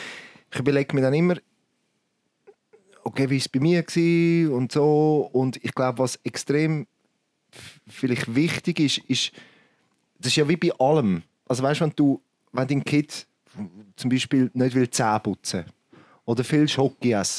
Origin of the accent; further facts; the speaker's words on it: Switzerland; Und das ist, glaube ich, etwas, was bei uns in der Schweiz schon extrem hoch gesteckt ist.